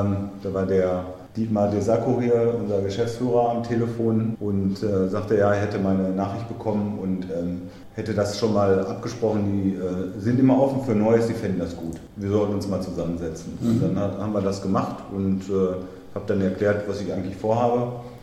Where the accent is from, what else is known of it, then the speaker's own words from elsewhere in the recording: Lünen, North Rhine-Westphalia, Germany; now in Selm, Germany; Also erstmal kam es dazu, dass ich nach Selm gezogen bin. Ich komme eigentlich aus Lünen und wir haben hier in Selm nochmal gebaut.